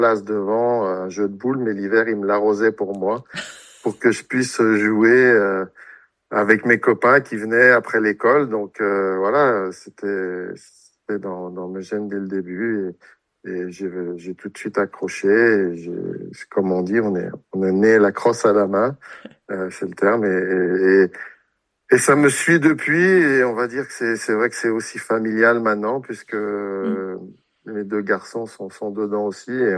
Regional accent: Megève, Auvergne-Rhône-Alpes, France; also born or lived in Chamonix; Je suis né à Chamonix, mais j'ai vécu à Megève toute ma jeunesse.

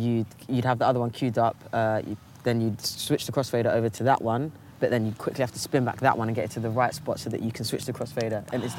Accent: South Harrow, London, United Kingdom; I was going to say City Girl, but they know I'm from South Harrow, so it's not, hardly the city.

